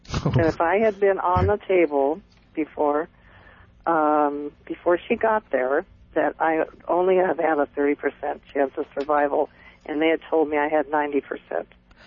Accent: California, United States; Okay, I'm from California, and mm-hmm. I've lived here my whole life

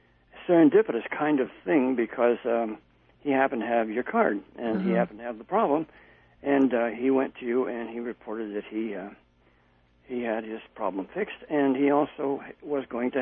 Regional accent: Oregon, United States; now in California, United States; Well, originally I'm from Oregon. I'm transferred here to California because I work at a college.

